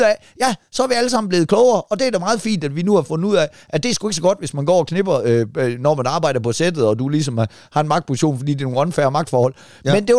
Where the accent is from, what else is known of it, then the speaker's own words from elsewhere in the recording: Jutland, Denmark; Fordi at jeg er jo kommet fra Jylland af.